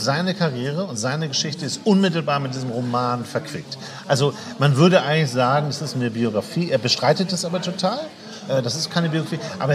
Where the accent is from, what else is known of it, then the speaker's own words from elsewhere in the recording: Hamburg, Germany; natürlich ist es als Hamburger natürlich hart